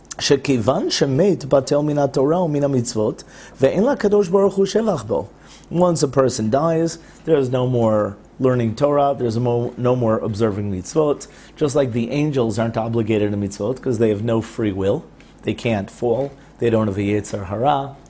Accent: United States; Especially growing up in the 60s, especially growing up in America

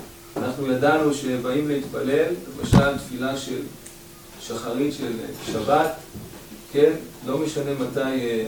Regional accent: Bnei Brak, Central District, Israel; born there; אני עצמי נולדתי בבני ברק

